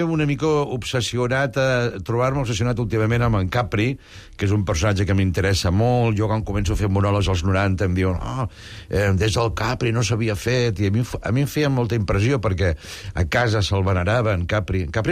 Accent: Reus, Catalonia, Spain; Al meu poble, a Reus, jo ho havia vist, l'any 82

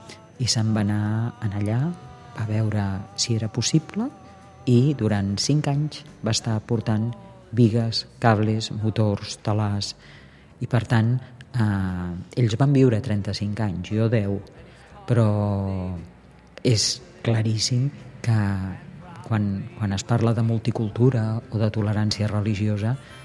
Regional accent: Tetouan, Tanger-Tetouan-Al Hoceima, Morocco; also born or lived in Tangier; jo vaig néixer a Tànger i vaig viure a Tetuán i tots els caps de setmana anàvem a Tànger. Aleshores, on jo em vaig escolaritzar va ser a Tetuán.

